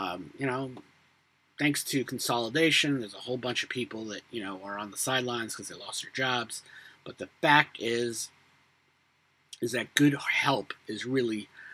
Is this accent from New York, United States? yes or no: yes; Brooklyn, New York, United States; now in Oceanside, United States; So I'm from Brooklyn. I know a hustle when I see one.